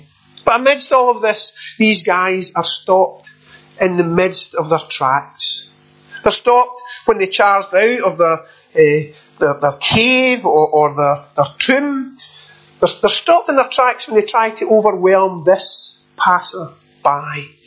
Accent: Clydebank, Scotland, United Kingdom; It's a wee bit like me being called a Glaswegian, even though I come from a wee town called Clydebank, just a few miles away from the city centre.

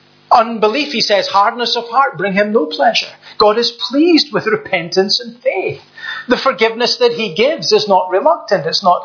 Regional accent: Scotland, United Kingdom; where I grew up in Lanarkshire, we lived not far from the Clyde Valley, where they have all the garden centres and all manner of different fruit orchards.

